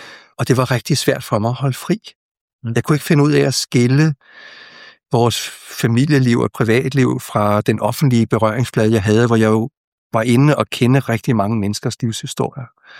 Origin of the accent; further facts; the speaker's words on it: Vangede, Capital Region of Denmark, Denmark; Jeg er vokset op i Vangede, mellem Gentofte og Buddinge, og der bor mine forældre stadigvæk.